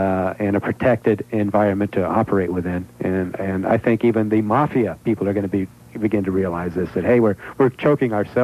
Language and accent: English; United States; Well, as an American over there, you have a lot of responsibility